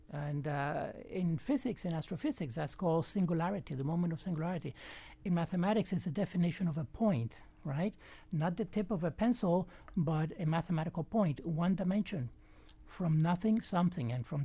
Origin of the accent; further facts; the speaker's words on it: Havana, Cuba; My brother and I, my family, we grew up in Cuba, next to the coastline in the outskirts of Havana.